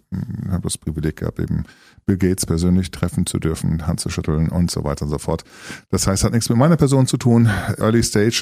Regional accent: Germany; also born or lived in abroad; Wir sind da mehr oder weniger, wenn wir in Deutschland waren, auch groß geworden auf dem Hof.

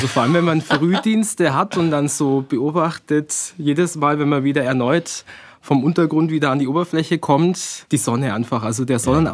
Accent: Weiden, Bavaria, Germany; born there; in Weiden. Bin ja gebürtiger Weidner aus der Oberpfalz.

